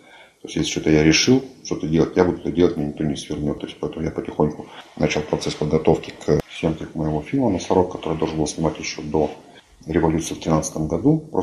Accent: Ukraine; что я украинец, как бы, да, за своих

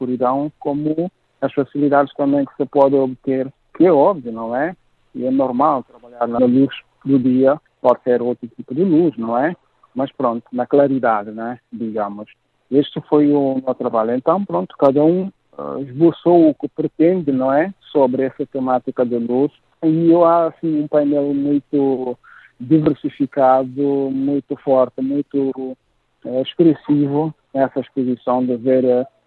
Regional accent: Guinea-Bissau; como guineense que sou, esse problema ainda é patente na minha terra.

